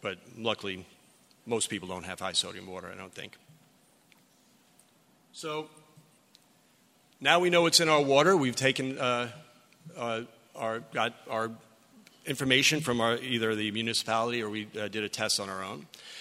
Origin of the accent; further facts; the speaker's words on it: New York, United States; I'm a New Yorker. We have very low calcium water, and we need to increase calcium in order to adjust our MASH pH.